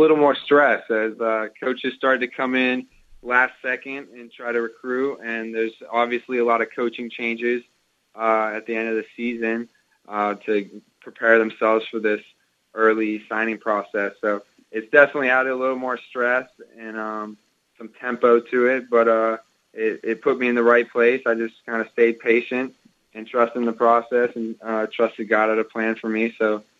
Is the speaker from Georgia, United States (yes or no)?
no; Denver, Colorado, United States; I'm originally from Denver, so the weather won't be a problem